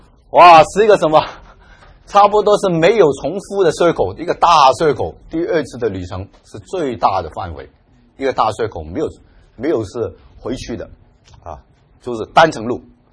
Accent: China; 假如应用到今天我们中国人要做普世宣教，我们中国人最好的立足点是在哪里啊？

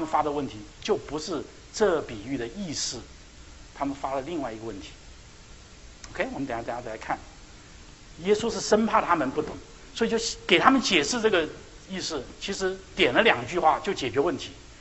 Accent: China; 我们中国人很喜欢讲一句话，叫做瞎忙活，瞎折腾

